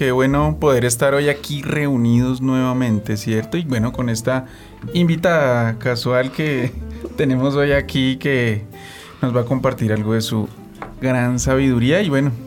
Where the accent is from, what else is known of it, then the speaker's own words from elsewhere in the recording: Bogotá, Colombia; Todos somos bogotanos aquí.